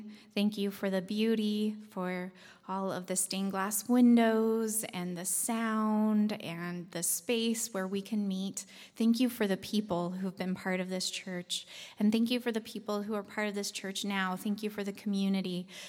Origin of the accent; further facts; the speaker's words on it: Utah, United States; Last week I was at my church that I grew up in Utah